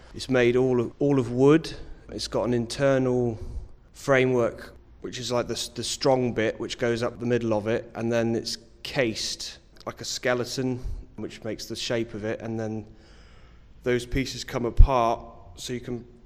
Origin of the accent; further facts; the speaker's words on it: Bristol, South West England, United Kingdom; I'm from Bristol, I've seen the Bear Pit change over the last few years